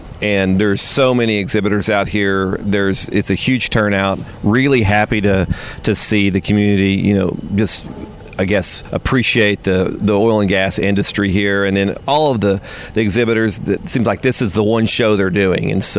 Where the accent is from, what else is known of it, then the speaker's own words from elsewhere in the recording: Midland, Texas, United States; now in Houston, United States; Yeah, I'm in Houston. I'm actually from Midland, though.